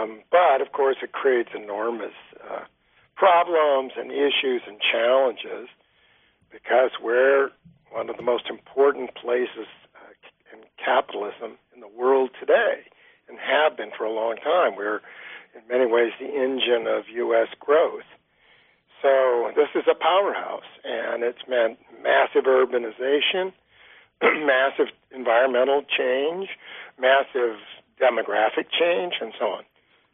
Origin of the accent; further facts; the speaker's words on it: California, United States; Well, I got into it basically because I grew up here in the Bay Area.